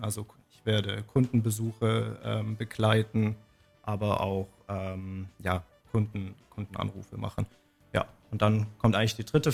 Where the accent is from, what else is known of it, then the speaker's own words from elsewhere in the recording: Baden-Württemberg, Germany; ich komme aus Baden-Württemberg. Ich denke, ich hoffe, ich habe inzwischen meinen Akzent